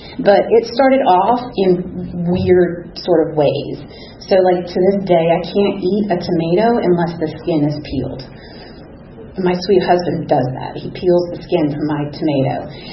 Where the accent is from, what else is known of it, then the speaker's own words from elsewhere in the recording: Pennsylvania, United States; born there; also born or lived in Texas / Georgia / Ohio; And so I was born in Pennsylvania. We moved to Texas, back to Pennsylvania, to Georgia, back to Pennsylvania, to Ohio, back to Pennsylvania.